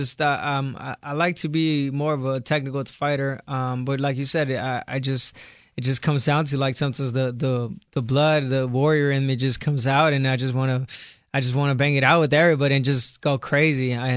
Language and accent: English; Guadalajara, Jalisco, Mexico; now in Huntington Beach, United States; We're originally from Guadalajara, Jalisco, but I reside in HB, Huntington Beach.